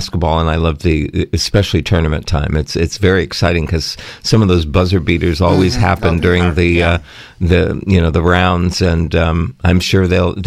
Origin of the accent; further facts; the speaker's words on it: New York, United States; But St. John's, of course, being a New Yorker